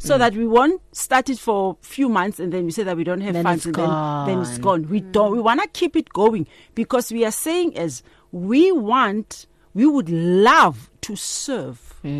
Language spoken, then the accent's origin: English; Mamelodi, Gauteng, South Africa; I grew up in Gauteng, in Mamelodi, where my neighbors were speaking Sotho. And my back neighbors were speaking Tsonga. So growing up, I grew up with all the languages.